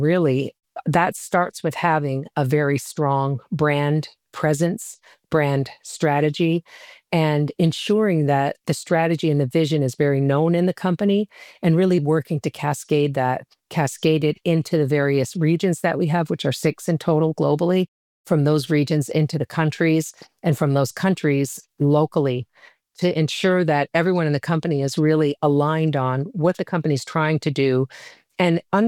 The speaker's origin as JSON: {"language": "English", "country": "Canada", "tie": "born or raised there", "said": "I was originally born and raised in Canada"}